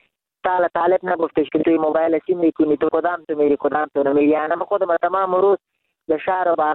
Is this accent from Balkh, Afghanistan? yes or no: no; Jalalabad, Nangarhar, Afghanistan; من خودم افغان هستم، من انگرار هستم، من خواهر شهر جلال آباد هستم.